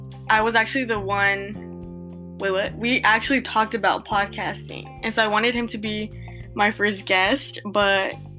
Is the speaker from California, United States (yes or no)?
yes; Santa Ana, California, United States; I'm from Santa Ana, dude.